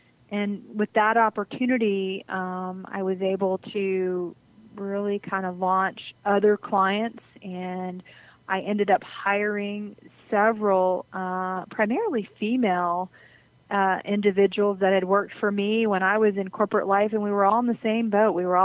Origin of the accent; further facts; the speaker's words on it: San Antonio, Texas, United States; also born or lived in Dallas / Austin / Chicago; Well, born and raised in San Antonio, Texas. Lived here most of my life, although I've lived several years in Dallas and in Austin, and also a large chunk of my career in Chicago